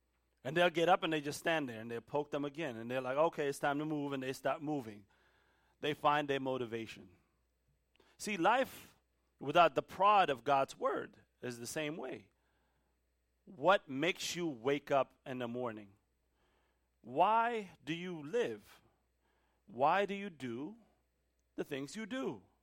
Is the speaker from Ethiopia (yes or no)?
yes; Ethiopia; But when I was younger, growing up in Ethiopia, every summer break, my dad would send me to my uncle's.